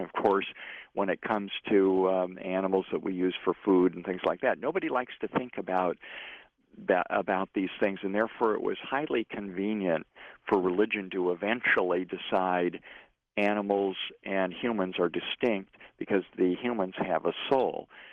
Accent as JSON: {"language": "English", "town": "Thousand Oaks", "region": "California", "country": "United States", "tie": "born or raised there", "said": "I had a famous veterinary professor talk about how she went out in my hometown of Thousand Oaks."}